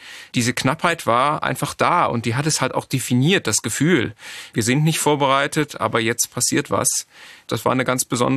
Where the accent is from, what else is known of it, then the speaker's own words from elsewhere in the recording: Rhineland, Germany; born there; now in Schleswig-Holstein, Germany; Ich bin gebürtig Rheinländer und im Exil jetzt in Schleswig-Holstein